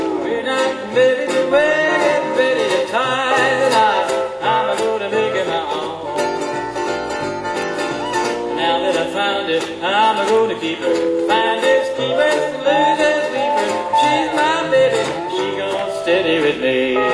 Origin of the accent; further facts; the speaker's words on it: United States; Even though we're from Wyoming, Montana, where we learned all our music from the jukebox at the Eat Cafe.